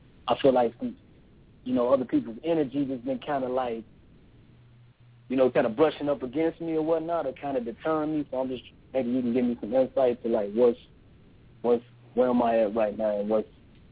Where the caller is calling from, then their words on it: Los Angeles, California, United States; from L.A.